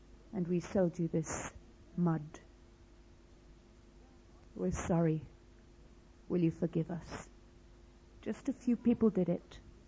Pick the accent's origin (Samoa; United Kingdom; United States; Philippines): United Kingdom; we had a time of prayer and we said sorry, as the British.